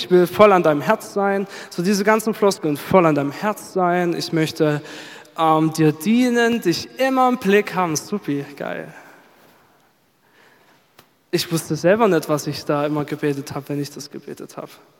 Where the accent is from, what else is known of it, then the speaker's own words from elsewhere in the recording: Saxony, Germany; Ich bin in Dresden geboren und hier in der Nähe von Freiberg aufgewachsen. Und ich wurde auch ganz früh schon im Glauben erzogen.